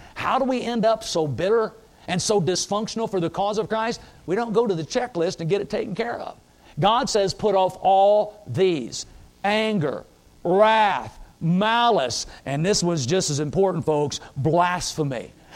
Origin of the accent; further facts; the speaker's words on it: Indiana, United States; Now, folks, I'm from Indiana.